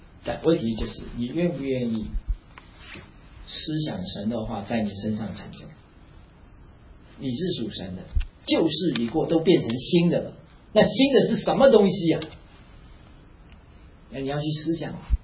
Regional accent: Taiwan; 我可以凹，我们台湾人喜欢用凹

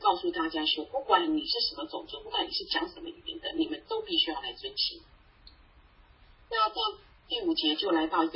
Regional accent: China; 那开光礼我们中国人其实都还蛮熟悉的

